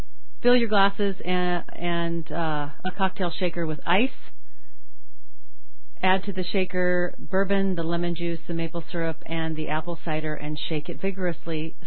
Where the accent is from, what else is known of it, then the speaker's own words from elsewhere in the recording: Midwest, United States; we're all from the Midwest